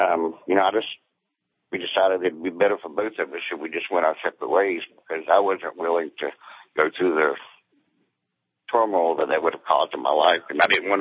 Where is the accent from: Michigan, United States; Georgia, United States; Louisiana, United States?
Georgia, United States; Sandy Springs; I grew up in Sandy Springs.